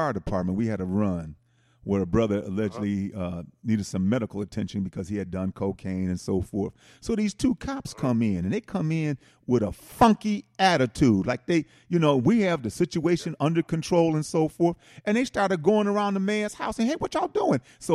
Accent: Milwaukee, Wisconsin, United States; In fact, I'm from Milwaukee.

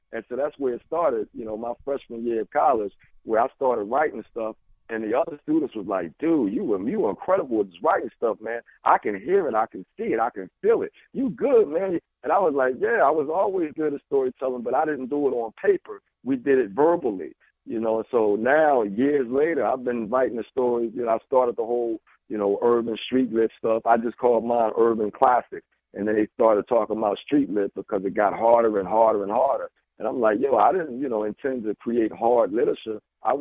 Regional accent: Philadelphia, Pennsylvania, United States; then I went to Central High School, which is one of the most academic high schools in Philadelphia. But I'm still a Philadelphian

